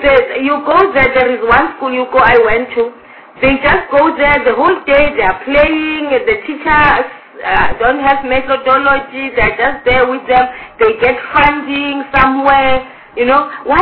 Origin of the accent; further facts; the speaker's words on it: Mpumalanga, South Africa; I come from Mpumalanga